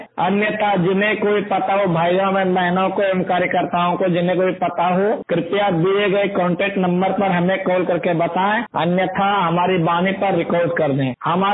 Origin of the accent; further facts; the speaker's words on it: Bihar, India; मैं दोनों आंख से नेत्रहीन हूँ, भागलपुर डिस्ट्रिक्ट बिहार का रहने वाला हूँ।